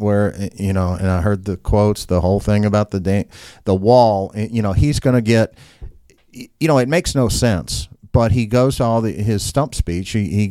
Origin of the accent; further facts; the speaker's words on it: Louisville, Kentucky, United States; A lot of good stuff going on here in Louisville, KY, my hometown.